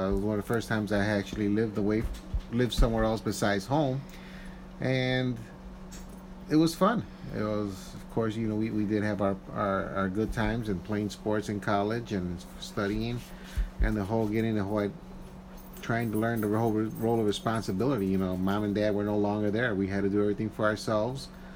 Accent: Chicago, Illinois, United States; It was growing up in the Pilsen area, in the Little Village area.

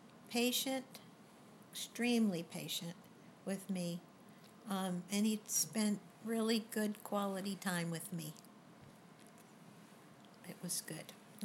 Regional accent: Annapolis, Maryland, United States; I grew up in Annapolis, Maryland.

